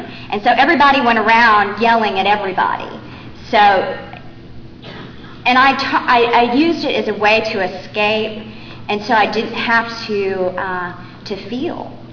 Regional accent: Houston, Texas, United States; born there; I was born in Houston, Texas, which is a wonderful place.

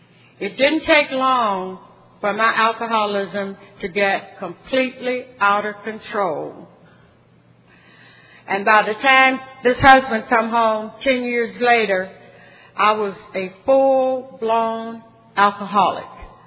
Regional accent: Chicago, Illinois, United States; moved away as an adult; now in Cleveland, United States; I grew up in Chicago, as I said, and my third husband, he and I both were products of Chicago, and we decided we didn't want to bring the kids up there, so we relocated to Cleveland, Ohio.

